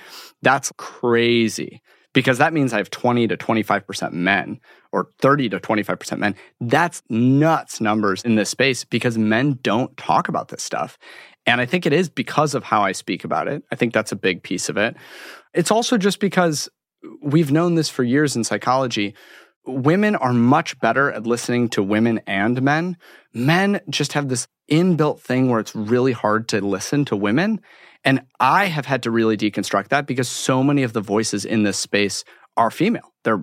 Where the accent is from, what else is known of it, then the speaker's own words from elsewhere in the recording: Chicago, Illinois, United States; I'm born and raised in Chicago.